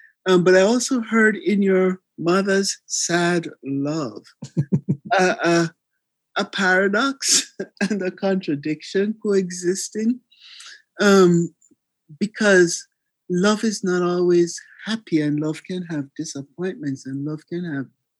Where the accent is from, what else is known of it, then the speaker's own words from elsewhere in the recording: Jamaica; and I'm from Jamaica.